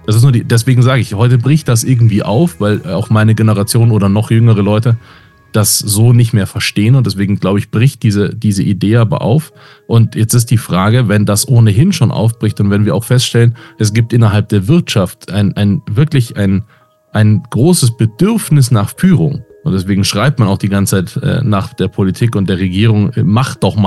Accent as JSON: {"language": "German", "town": "Munich", "region": "Bavaria", "country": "Germany", "said": "ich bin Münchner, ich bin Bayer, ich bin Deutscher und ich bin Europäer."}